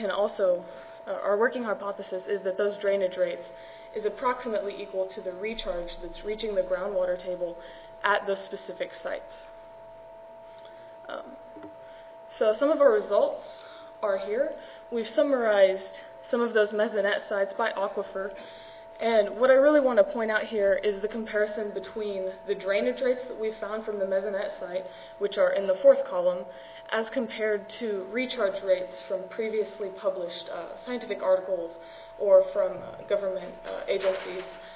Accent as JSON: {"language": "English", "region": "Oklahoma", "country": "United States", "tie": "born or raised there", "said": "you may not know that my home state, Oklahoma, has also been in a drought in these past few years."}